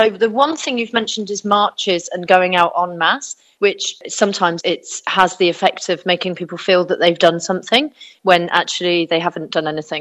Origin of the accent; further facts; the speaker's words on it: United Kingdom; my experience as a British person